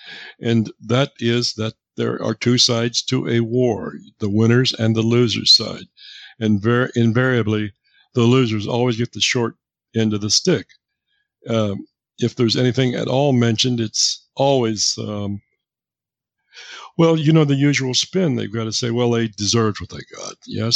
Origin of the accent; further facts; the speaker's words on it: the West, United States; I was raised in the West, so I just by osmosis came in contact with it